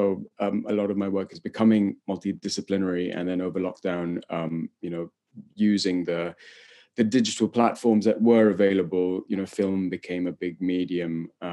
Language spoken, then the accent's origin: English; West Bengal, India; I come from West Bengal, which is in East India, and I grew up in the sort of in the world of Indian classical music